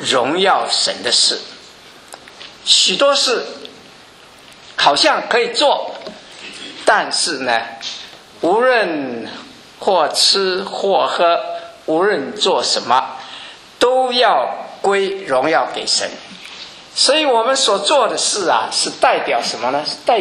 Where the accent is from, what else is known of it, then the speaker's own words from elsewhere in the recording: China; 我相信我们中国人呢最会打算盘哈，最会打算盘。